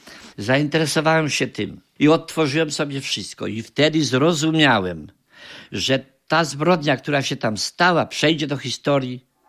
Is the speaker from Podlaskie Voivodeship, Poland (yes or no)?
yes; Jedwabne, Podlaskie Voivodeship, Poland; also born or lived in Moscow, Russia; Ja urodziłem się w Moskwie, a wychowałem się do pełnoletności w mieście Jedwabnem.